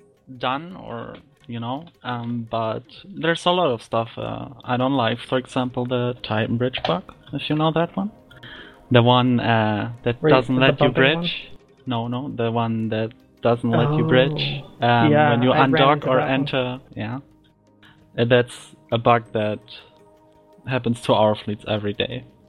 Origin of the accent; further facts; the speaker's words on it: Germany; English is a second language; I'm from Germany, so I'm.